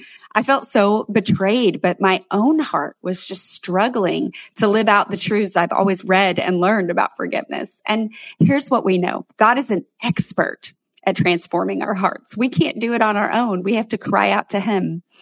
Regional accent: United States; also born or lived in Canada; because I am an American, I had to wait on immigration paperwork

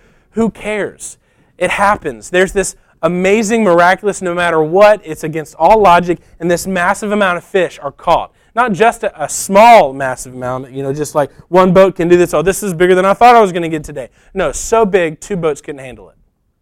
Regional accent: Alabama, United States; where I grew up just outside of Tuscaloosa, and we were on the highway going into Tuscaloosa.

